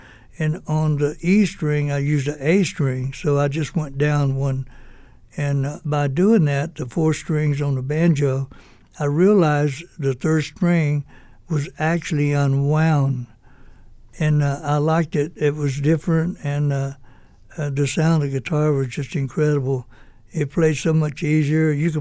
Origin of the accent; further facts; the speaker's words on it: Louisiana, United States; But later on, we went back to Louisiana, my hometown, and … called me maybe 2 weeks later and asked me to come and join Ricky, be his lead guitar player. At my age, 16, I said, sure, I'd love to. I went out to California